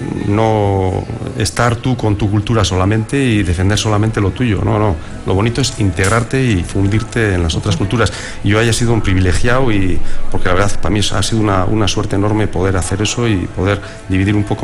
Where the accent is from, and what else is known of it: Basque Country, Spain; born or raised there